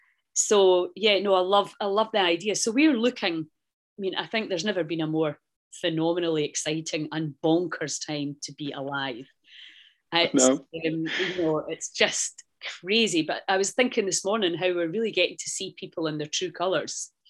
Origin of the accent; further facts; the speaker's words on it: United Kingdom; Sorry about being British, is our sense of humour, I believe, still is like second to none.